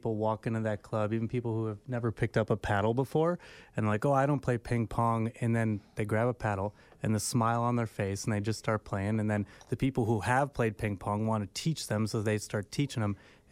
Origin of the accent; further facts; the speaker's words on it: Gurnee, Illinois, United States; So I grew up in the northern suburbs at Gurnee, Illinois, Wisconsin border.